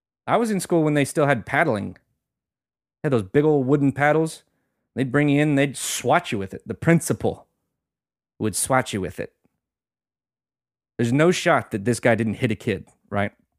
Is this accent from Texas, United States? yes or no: yes; Springtown, Texas, United States; I went back to my hometown's, Springtown's graduation recently, and to watch my cousin graduate